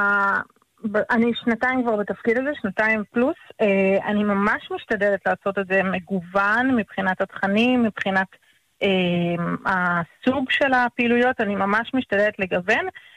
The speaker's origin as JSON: {"language": "Hebrew", "region": "Northern District", "country": "Israel", "tie": "born or raised there", "said": "שם נולדתי, שם גדלתי, גם זוגתי, שתינו מרמת הגולן."}